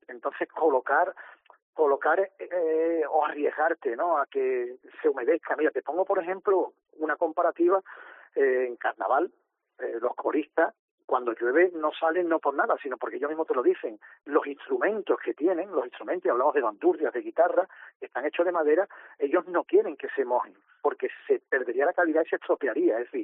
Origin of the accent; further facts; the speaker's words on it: Cádiz, Andalusia, Spain; te puedo hablar como gaditano, como cofrade, como personal de ayuntamiento a nivel municipal